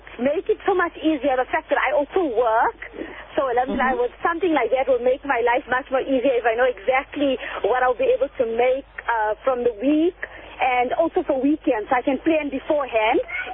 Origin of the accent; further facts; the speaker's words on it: Benoni, Gauteng, South Africa; now in Durban, South Africa; I'm originally from Benoni, but I'm calling from Durban.